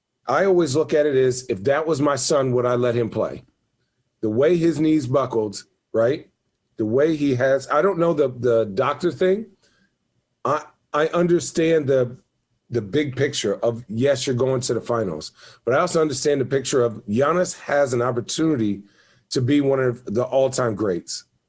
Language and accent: English; Phoenix, Arizona, United States; I know I'm from Phoenix, so I'm a homer.